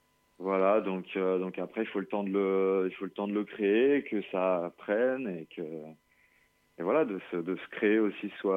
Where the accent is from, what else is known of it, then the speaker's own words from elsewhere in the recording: Île-de-France, France; now in Aix-en-Provence, France; Alors, en fait, j'ai grandi en région parisienne et aujourd'hui, j'habite à Aix-en-Provence.